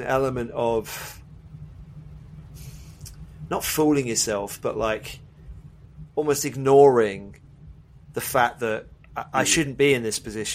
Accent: United Kingdom; I have the double whammy of being British

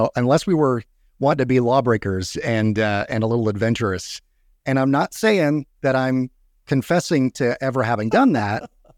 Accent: Georgia, United States; Well, growing up in Georgia, when I was a kid, it was illegal to, you know, have your own fireworks display.

